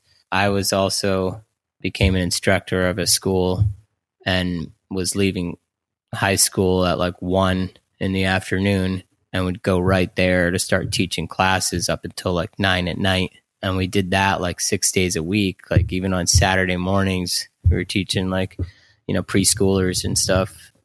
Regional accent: New Hampshire, United States; We grew up in the White Mountains of New Hampshire and really found ourselves deep in those woods many a nights.

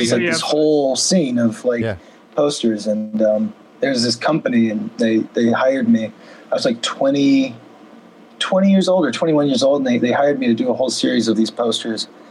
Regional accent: Quad Cities, United States; I was printing out flyers around town, my hometown of the Quad Cities.

